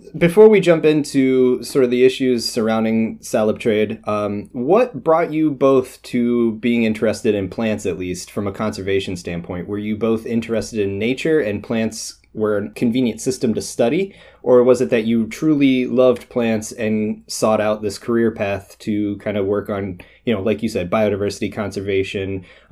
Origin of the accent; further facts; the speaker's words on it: United States; I'm an American.